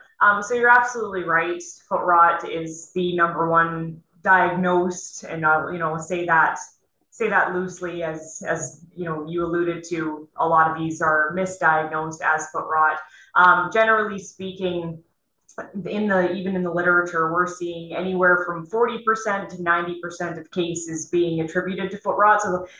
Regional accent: Alberta, Canada; I'm from Western Canada, more specifically Alberta

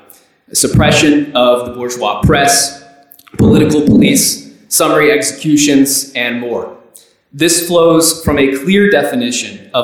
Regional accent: Hong Kong; particularly relevant for me growing up in Hong Kong

